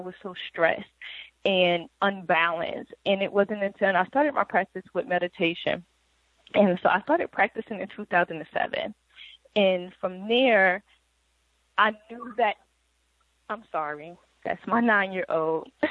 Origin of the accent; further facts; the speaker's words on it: New Jersey, United States; now in Memphis, United States; I'm originally from Jersey, but I've lived in Memphis for over about 12 years now.